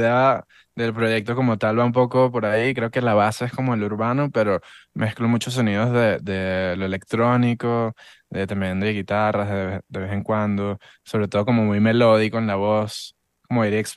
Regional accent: Caracas, Capital District, Venezuela; now in Mexico City, Mexico; yo soy de Venezuela, de Caracas, de la capital, pero llevo viviendo aquí en la Ciudad de México desde hace 6 años.

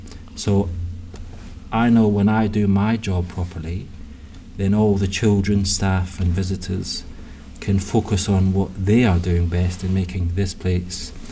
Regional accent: Scotland, United Kingdom; moved away as an adult; now in England; Yes, I moved from Scotland to England in 1997 when I was 19 years old, way back then. And yes, I do have family there.

